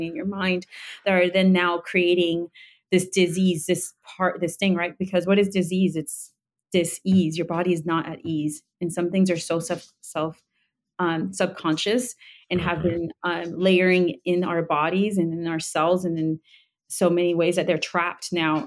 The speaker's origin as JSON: {"language": "English", "town": "New York City", "region": "New York", "country": "United States", "tie": "born or raised there", "said": "could identify very early on with a very loving, large, vibrant Dominican family, immigrant family growing up in New York City."}